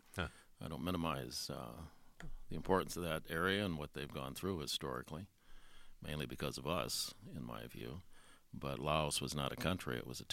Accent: United States; And as an American in South Korea, as in Britain, you are clearly a friend of that population.

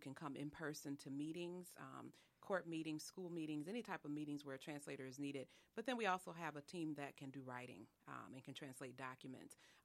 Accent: Racine, Wisconsin, United States; the fact that we're both from Racine, products of the school district in Racine, and have our families in Racine.

